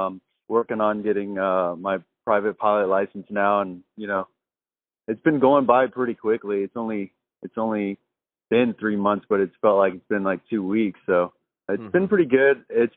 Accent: Louisiana, United States; now in Tennessee; Me and my wife, you know, we were pretty much just born and raised in Louisiana, and we're very outdoorsy people. And like Louisiana is pretty flat.

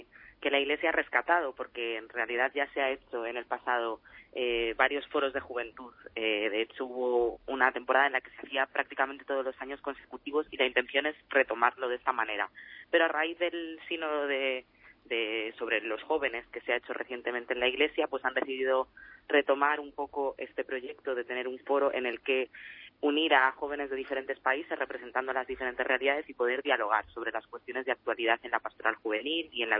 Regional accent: Galicia, Spain; now in Madrid, Spain; Yo, en realidad, soy gallega, llevo aquí en Madrid solo unos años, y he vivido mi fe desde pequeña, gracias a mi familia.

